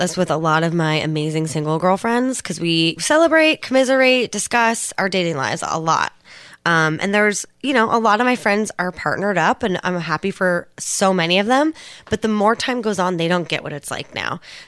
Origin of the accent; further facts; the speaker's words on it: Alameda, California, United States; Props to Alameda, California.